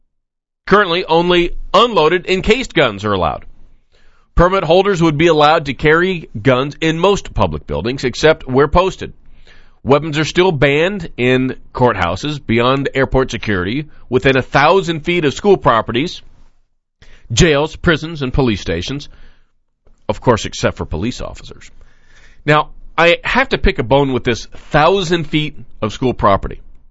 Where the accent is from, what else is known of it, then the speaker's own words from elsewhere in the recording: Nevada, United States; Something tells me my home state of Nevada, which has very similar laws, is going to offer reciprocity with Wisconsin.